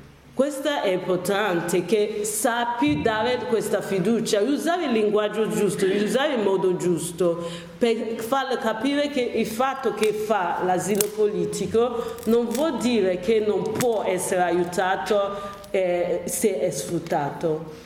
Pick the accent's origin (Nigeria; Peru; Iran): Nigeria; Italian is a second language; A me piace, mi piace tanto parlare proprio della mia cultura, del mio paese, ma non lo parlo solo nel modo positivo, eh. Penso che se mi sentono in nigeriano veramente mi urlano contro